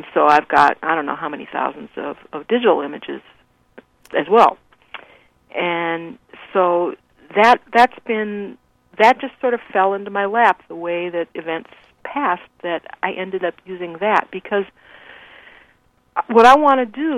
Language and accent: English; Midwest, United States; I grew up in the Midwest.